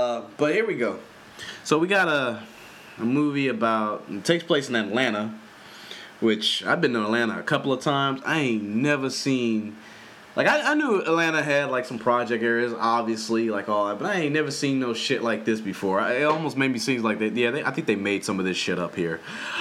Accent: Australia; I'm an Australian guy.

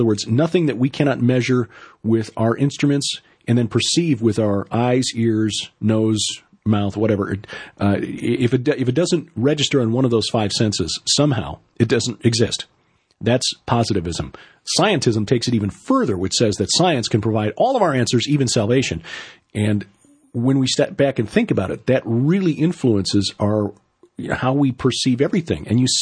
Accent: Chicago, Illinois, United States; it would be like, you know, me growing up in Chicago.

